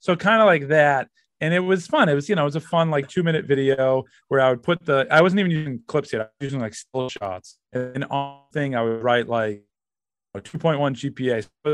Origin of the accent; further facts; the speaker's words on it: Massachusetts, United States; I'm from Massachusetts. I did it through kind of like a masshole character.